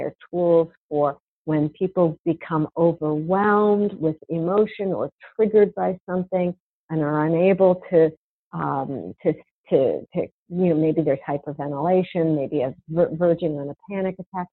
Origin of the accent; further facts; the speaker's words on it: Rhode Island, United States; because there were no yoga teachers in my hometown in Rhode Island.